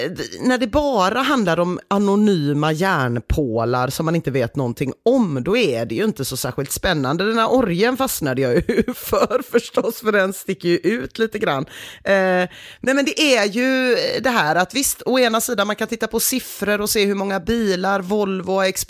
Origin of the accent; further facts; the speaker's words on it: Gothenburg, Västra Götaland County, Sweden; Och det är ju en historia man som göteborgare tycker om